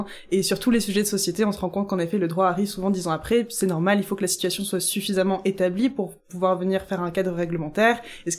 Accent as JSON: {"language": "French", "country": "France", "said": "On me parle en flamand et je suis incapable de dire un seul mot et je me sens mal, je me sens obligée de dire je suis française de France pour me justifier."}